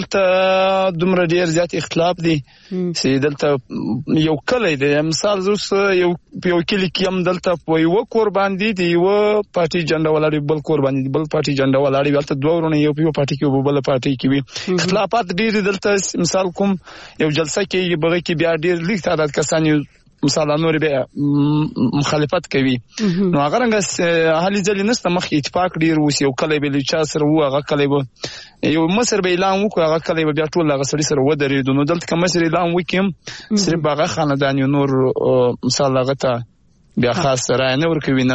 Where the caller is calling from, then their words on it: Qamaruddin Karez, Balochistan, Pakistan; ما خپل له جنوبي پښتونخوا لای څخه کړی د اصل کې کمردین کاریز.